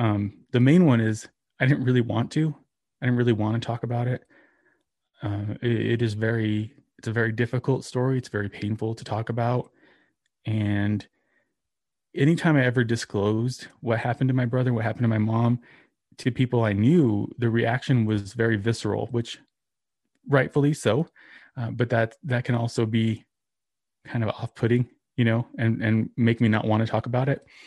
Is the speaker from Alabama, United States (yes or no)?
no; New Mexico, United States; I grew up here in New Mexico.